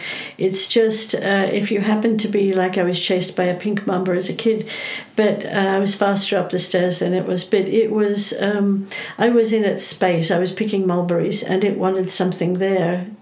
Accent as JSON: {"language": "English", "country": "South Africa", "tie": "born or raised there", "said": "what we used growing up in South Africa"}